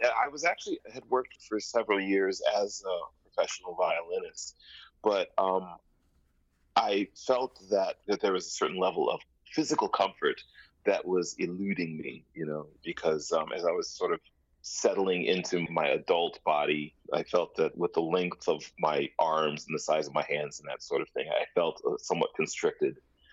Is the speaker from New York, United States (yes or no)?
no; St. Paul, Minnesota, United States; also born or lived in Japan; But after we moved to the States from Japan when I was 2.5, I was born in Japan. We moved to Minnesota, St. Paul, the Bloomington, St. Paul area.